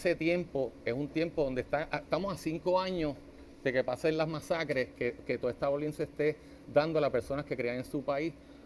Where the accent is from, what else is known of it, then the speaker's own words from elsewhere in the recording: Puerto Rico; Esas eran mis preocupaciones como puertorriqueño.